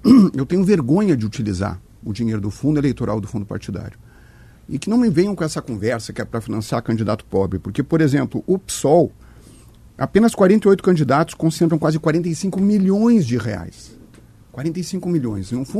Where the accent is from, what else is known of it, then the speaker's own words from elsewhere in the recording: Rio Grande do Sul, Brazil; Eu também defendo, como bom gaúcho